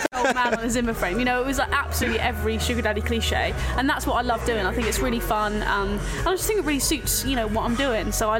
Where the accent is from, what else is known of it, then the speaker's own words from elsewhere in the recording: South East England, United Kingdom; It's like we're from the Isle of Wight, so everything is a pain in the arse.